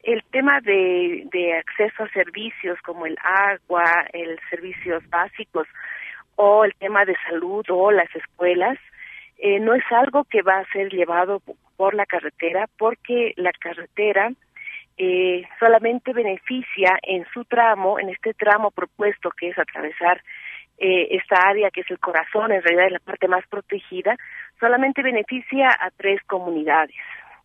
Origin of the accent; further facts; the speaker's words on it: Oruro, Bolivia; born there; now in La Paz, Bolivia; soy de Bolivia, nací en una ciudad que se llama Oruro, pero vivo en La Paz.